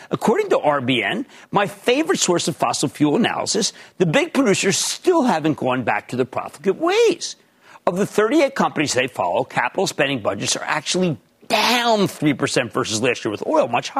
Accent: Philadelphia, Pennsylvania, United States; I revered him because my dad revered him because we're from Philly.

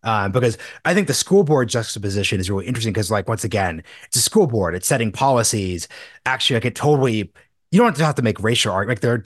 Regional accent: Texas, United States; So I'm coming from Texas, right? So a lot of my Texas context in school choice is like

